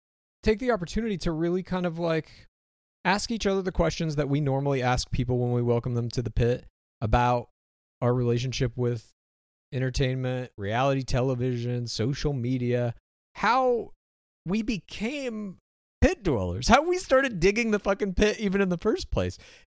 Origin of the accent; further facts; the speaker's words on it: Spokane, Washington, United States; born there; I was born in Spokane, Washington, on an Air Force base called Fairchild Air Force Base.